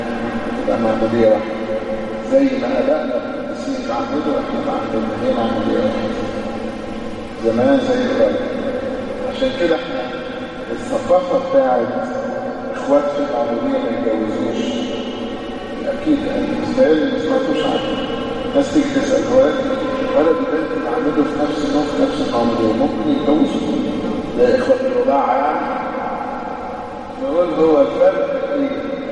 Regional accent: Egypt; ودي ثقافه احنا كمصريين مش عارفين نقتنيها، ان احنا نختلف نبقى اعداء.

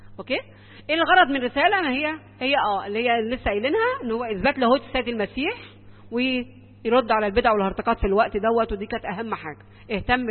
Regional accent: Alexandria, Alexandria Governorate, Egypt; واتعمل له كنيسه عندنا في اسكندريه، ليه كنيسه معروفه جدا عندنا

